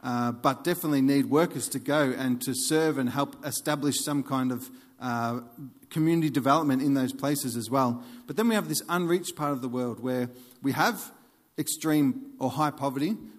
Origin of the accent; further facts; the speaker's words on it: Buninyong, Victoria, Australia; like in my town, I'm from Buninyong, Victoria, about 3,000 people, and there's literally four or five churches in the town.